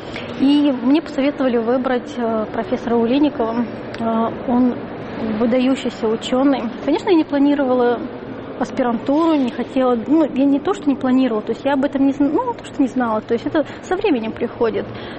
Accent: Kazakhstan; born there; Я родилась в Казахстане, в небольшом поселке

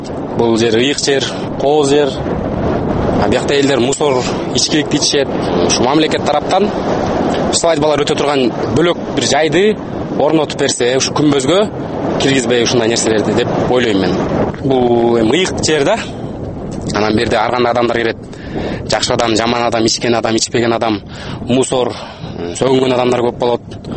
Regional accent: Talas Region, Kyrgyzstan; Өзүбүз Таластан эле болобуз.

